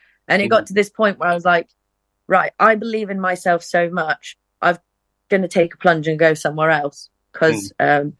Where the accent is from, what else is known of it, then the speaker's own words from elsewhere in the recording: South West England, United Kingdom; So I'm originally from Cornwall, and I moved up around COVID time looking for a band